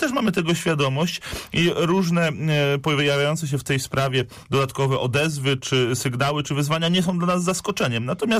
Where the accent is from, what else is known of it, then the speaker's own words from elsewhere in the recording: Poznań, Greater Poland Voivodeship, Poland; jako wielkopolanin, poznaniak.